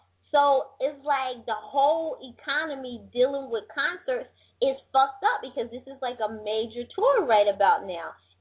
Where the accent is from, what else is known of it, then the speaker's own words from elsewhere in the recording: Greensboro, North Carolina, United States; He's supposed to be in Charlotte on Saturday and Greensboro, which is my hometown, tomorrow.